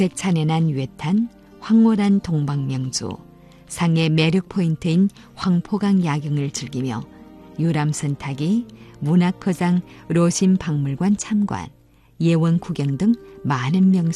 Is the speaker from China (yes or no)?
yes; Jilin, China; moved away as an adult; 내 고향 연변이 국제적인 관광도시로 부상하고 있음을 직접 눈으로 확인하는 놀라운 순간이었습니다.